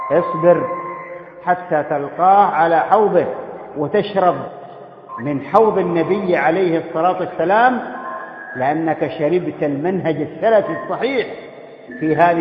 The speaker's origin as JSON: {"language": "Arabic", "country": "Yemen", "said": "بلادنا اليمن السعيد, اليمن المبارك, أهل الحكمة والإيمان"}